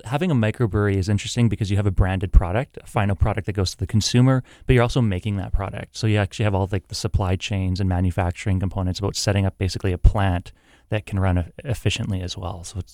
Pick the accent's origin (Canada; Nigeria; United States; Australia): Canada; Winnipeg, Manitoba; Thanks. I grew up in Winnipeg, and then I went away to university and ended up in Ottawa working as an economist for the federal government.